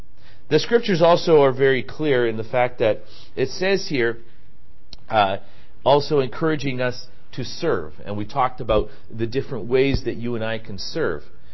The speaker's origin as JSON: {"language": "English", "country": "Chile", "tie": "born or raised there", "said": "A young guy got married to a Chilean girl. And they got married in Chile, in my hometown."}